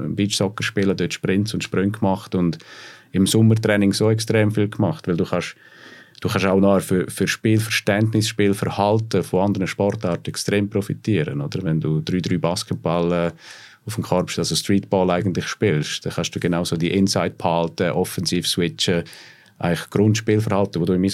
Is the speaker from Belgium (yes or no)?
no; Switzerland; Was wir bei uns in der Schweiz im generell extrem merkt, wir haben extrem viel Einfluss.